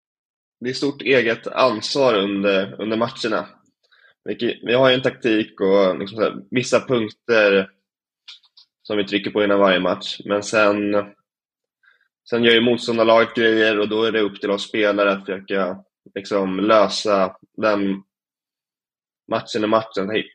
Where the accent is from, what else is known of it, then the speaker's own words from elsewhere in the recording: Stocksund, Stockholm County, Sweden; also born or lived in Djursholm; även när jag var ung i Stocksund och Djursholm spelade vi på gräs från jag var 13 till...